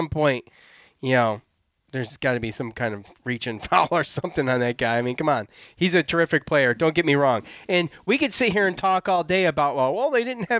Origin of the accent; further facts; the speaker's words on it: Syracuse, New York, United States; And I grew up in Syracuse, and I grew up the good, bad, and the ugly, football and basketball.